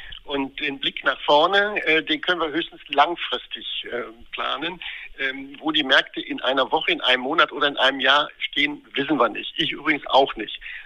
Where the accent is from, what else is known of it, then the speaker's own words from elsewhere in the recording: Oberhausen, North Rhine-Westphalia, Germany; ich komme aus dem Ruhrgebiet, aus Oberhausen